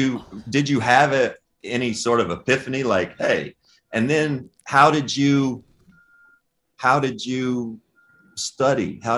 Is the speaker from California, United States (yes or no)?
no; Kentucky, United States; Growing up in Michigan, Josh and I are both from Kentucky.